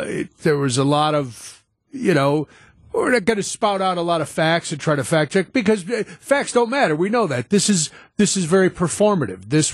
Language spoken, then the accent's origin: English; United States; because I'm an American